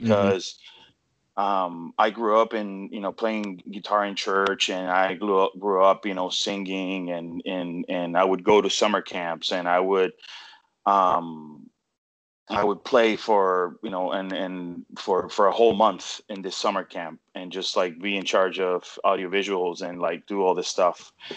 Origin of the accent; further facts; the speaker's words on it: Puerto Rico; And so I can say that born and raised in Puerto Rico, right? I went to culinary school in North Miami, Florida.